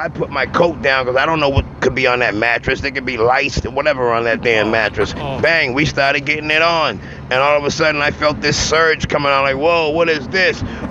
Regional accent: Boston, Massachusetts, United States; I'm from Boston, Massachusetts, Roxbury, and hopefully one day become a major hip-hop artist

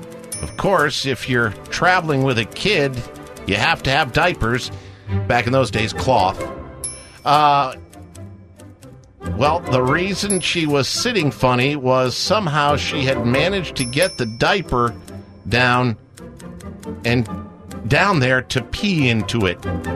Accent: Fort Myers, Florida, United States; I'm from Fort Myers.

